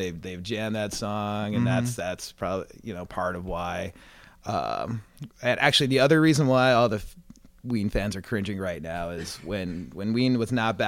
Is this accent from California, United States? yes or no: no; Buffalo, New York, United States; I was shut out of that show in Rochester, New York. I grew up outside of Buffalo, and that should have been my second